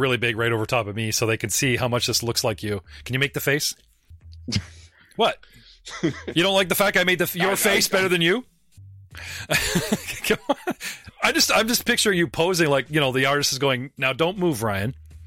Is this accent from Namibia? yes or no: no; Canada; I'm a Canadian podcaster.